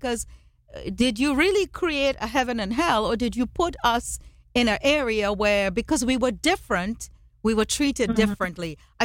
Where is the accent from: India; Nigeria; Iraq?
India; now in United States; And I know as an Indian person, you know, coming to America, mm-hmm. that's what I wanted too.